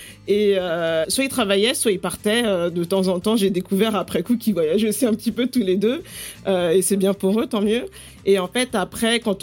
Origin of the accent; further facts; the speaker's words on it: Paris, Île-de-France, France; j'ai 33 ans et voilà. Je suis née, j'ai grandi à Paris et en banlieue parisienne